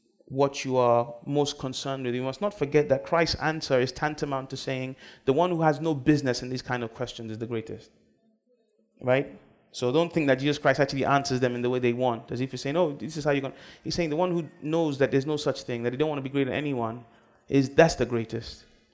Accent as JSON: {"language": "English", "country": "United Kingdom", "said": "I'm telling you, I come from the United Kingdom. We have loads of quiet churches that meet in grand buildings"}